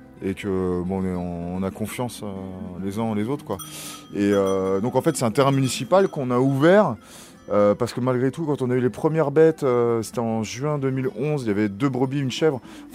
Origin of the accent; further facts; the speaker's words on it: Livry-Gargan, Île-de-France, France; je suis pas de Bagnolet, mais je suis pas très loin, quoi. Je suis né à Livry-Gargan. J'ai grandi en Seine-Saint-Denis.